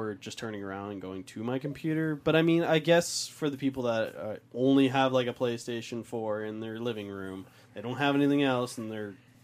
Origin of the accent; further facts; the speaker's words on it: Canada; Maybe it's just because we're Canadian.